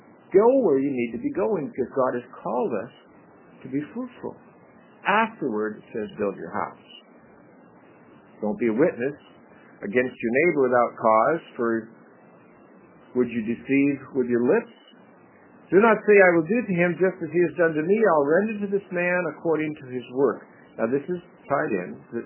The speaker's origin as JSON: {"language": "English", "town": "Medford", "region": "Oregon", "country": "United States", "tie": "born or raised there", "said": "I grew up in Medford, Oregon, at least from the fifth grade on."}